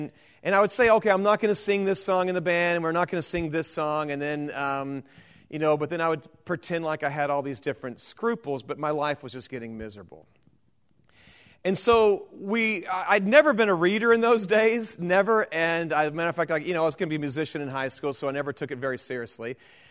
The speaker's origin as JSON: {"language": "English", "town": "Dallas", "region": "Texas", "country": "United States", "tie": "born or raised there", "said": "So I was raised in a very political Republican Dallas Cowboy family. I grew up in Dallas, you know."}